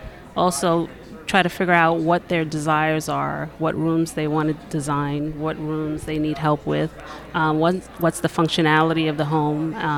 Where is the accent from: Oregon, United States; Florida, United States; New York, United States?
New York, United States; now in Atlanta, United States; I'm from New York, and when I moved down to Atlanta, I've always enjoyed interior design.